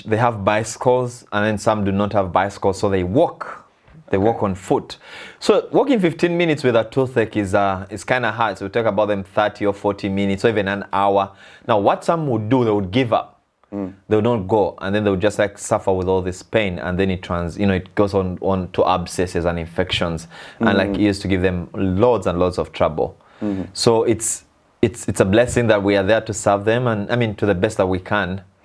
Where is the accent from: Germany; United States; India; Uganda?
Uganda; English is a second language; I am a medical clinician by profession, and I am from Africa, a country called Uganda.